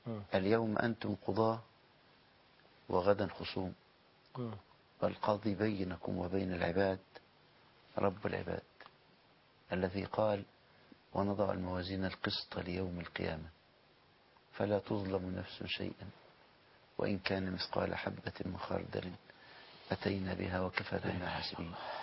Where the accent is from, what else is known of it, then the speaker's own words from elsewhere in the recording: Egypt; كمسلمين كمصريين